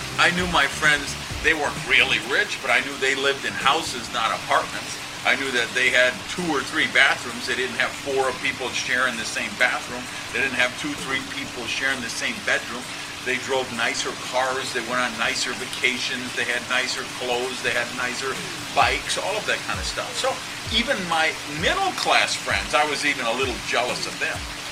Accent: Madison, Wisconsin, United States; You know, I'm 51 years old now. So I grew up in Madison, Wisconsin.

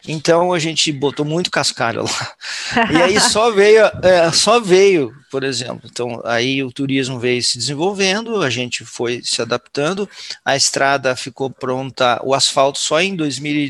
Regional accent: Caxias do Sul, Rio Grande do Sul, Brazil; Eu sou de Caxias, moro em Caxias, temos um negócio em Caxias

